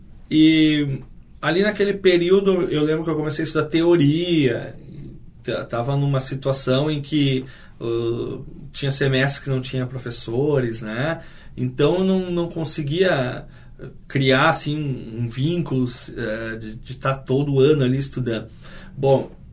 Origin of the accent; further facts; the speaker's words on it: Guaíba, Rio Grande do Sul, Brazil; Eu nasci em Guaíba, né? Tive a minha formação lá.